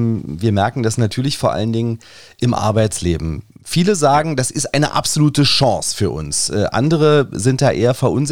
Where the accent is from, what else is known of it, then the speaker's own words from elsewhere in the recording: Berlin, Germany; Und gerade wir als Berliner, wir haben ja auch einige Stadtteile, wo man diesen Dialekt natürlich auch bestens und sehr, sehr häufig hört.